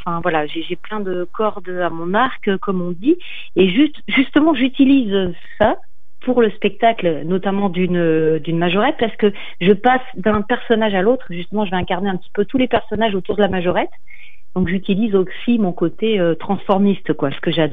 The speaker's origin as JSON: {"language": "French", "region": "Nouvelle-Aquitaine", "country": "France", "said": "je viens de la région de Bordeaux"}